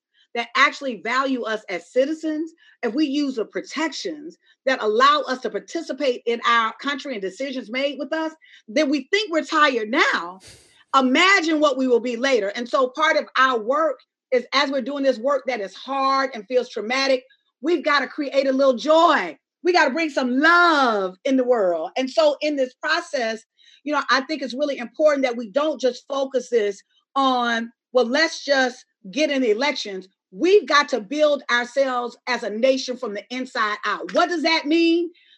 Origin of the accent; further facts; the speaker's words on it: Alabama, United States; I'm from Alabama. I'm a Black woman from Alabama.